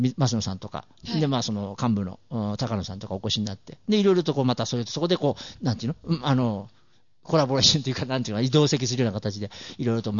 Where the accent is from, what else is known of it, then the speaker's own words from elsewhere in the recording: Ise-Shima, Mie, Japan; 俺もほら三重県の伊勢島の出身なんで